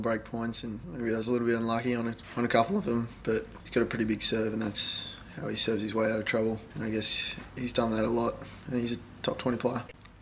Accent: Australia; it was an unbelievable experience to play in High Sense Arena in front of an Australian crowd and my home country.

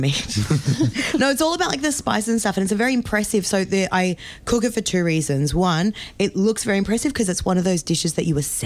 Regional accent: Melbourne, Victoria, Australia; I could tell everyone that I was from Melbourne.

